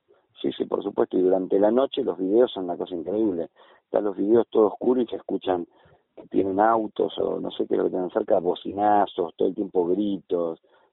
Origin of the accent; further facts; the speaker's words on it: Argentina; si yo quiero ejercer mi derecho como argentino de navegar al lago Escondido